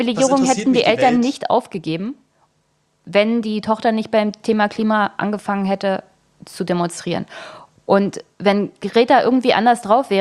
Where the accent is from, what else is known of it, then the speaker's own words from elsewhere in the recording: Germany; born there; Ich bin in der DDR geboren.